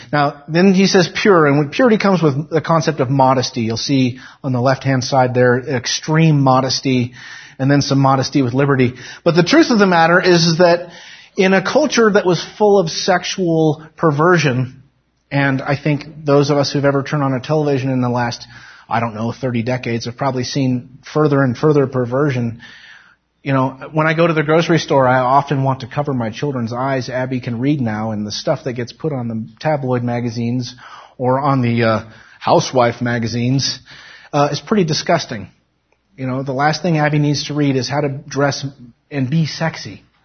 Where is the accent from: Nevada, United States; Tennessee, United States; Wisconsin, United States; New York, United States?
Nevada, United States; Fortunately, I grew up in Nevada, so I'm used to that.